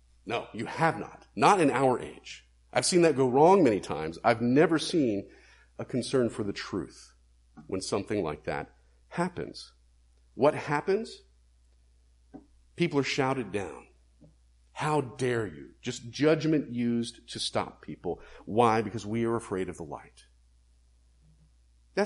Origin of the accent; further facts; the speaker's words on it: Florida, United States; now in New England, United States; Growing up in Florida, it was cockroaches. Here in New England, it's usually mice.